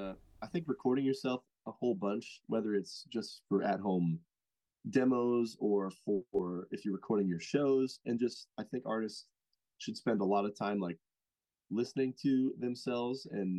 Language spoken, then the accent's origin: English; Midwest, United States; what are ways that growing up in the Midwest maybe altered my life